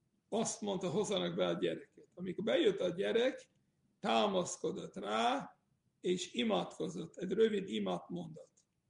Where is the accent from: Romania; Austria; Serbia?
Austria; Hungarian is a second language; moved away; Én, aki Ausztriából, osztrák voltam, Ausztriából jöttem, és tudtam jól beszélni németül.